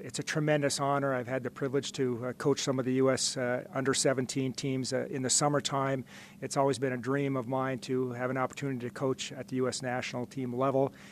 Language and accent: English; Grand Rapids, Minnesota, United States; I was fortunate growing up in Grand Rapids that we had tremendous coaches